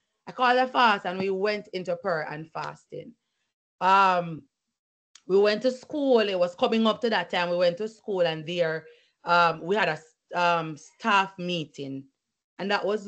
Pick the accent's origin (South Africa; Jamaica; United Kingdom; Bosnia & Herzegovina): Jamaica; moved away as an adult; now in United States; I'm a Jamaican and I traveled from Jamaica to teach right here in the States.